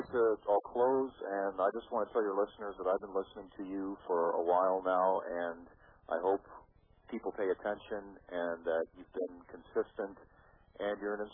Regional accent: Canada; Right, and GM here in Canada, in my hometown actually, was awarded a $15 billion contract

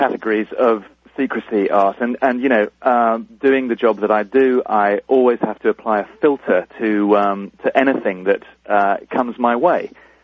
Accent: United Kingdom; Now, I'm a Brit, but I'm a patriot

